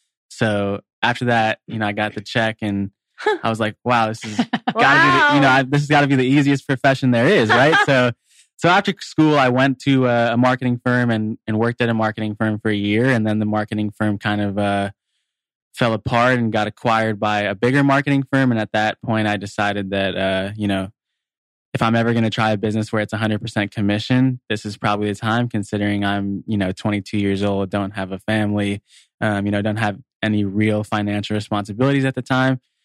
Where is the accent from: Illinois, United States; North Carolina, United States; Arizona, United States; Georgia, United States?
Arizona, United States; Phoenix; Born and raised in Phoenix, Arizona. My parents and grandparents from here. So we date back long bloodline in Phoenix and went to ASU.